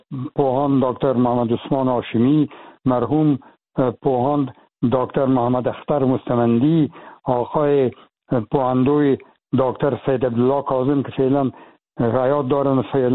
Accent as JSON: {"language": "Persian", "country": "Afghanistan", "moved": "yes", "said": "دیگه باز من از افغانستان چون بر آمدیم"}